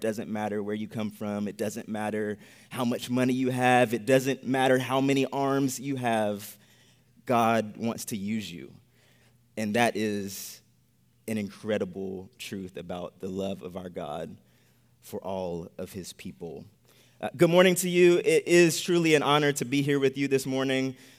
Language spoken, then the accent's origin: English; Gaffney, South Carolina, United States; now in China?; We are from Gaffney, South Carolina, moving from a county of 13,000 people to a city of 12 million people.